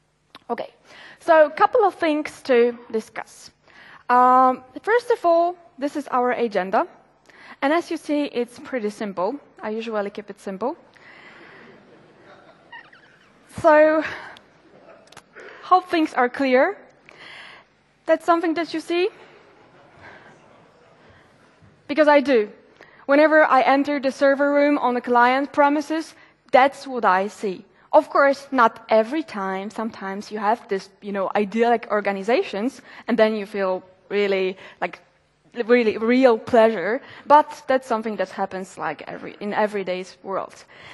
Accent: Poland; I am from Poland.

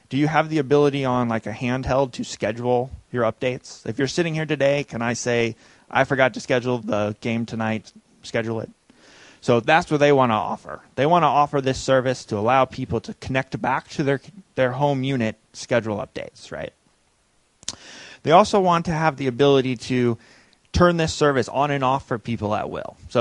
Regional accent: Iowa, United States; now in Texas, United States; So I'm from Iowa originally, which is a state that has a lot of cattle. And now I live in Texas.

